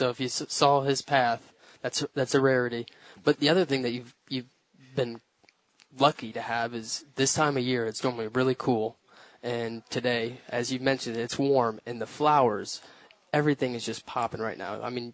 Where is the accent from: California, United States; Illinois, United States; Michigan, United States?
Michigan, United States; Growing up in Michigan, we know a lot about Mackinac Island